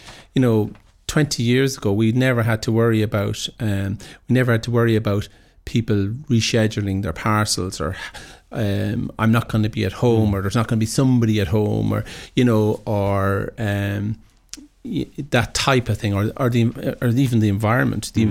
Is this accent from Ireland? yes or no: yes; Ireland; As Irish people, we're not always great at it.